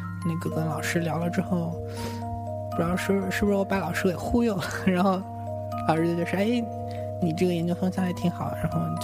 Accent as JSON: {"language": "Chinese", "region": "Shanghai", "country": "China", "moved": "as an adult", "lives_now": "Beijing, China", "said": "我原来是上海人嘛，然后考到北京是我第一次在一个人在外面生活，"}